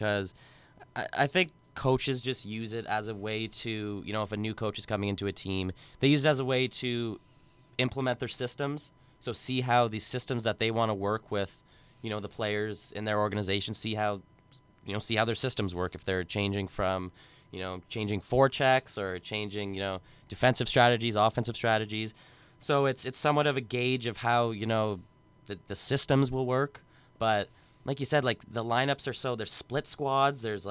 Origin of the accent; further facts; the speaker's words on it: Ontario, Canada; I look at a team like my hometown team, Sens.